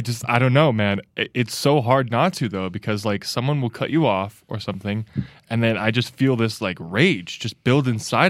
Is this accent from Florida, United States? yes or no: yes; Florida, United States; And I grew up in South Florida, so the drivers there are awful.